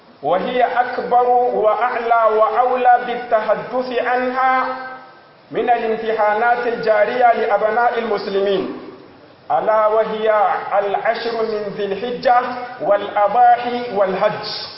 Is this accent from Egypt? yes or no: no; Niger; اللهم احفظ بلادنا النيجر، واجعله آمنا مطمئنا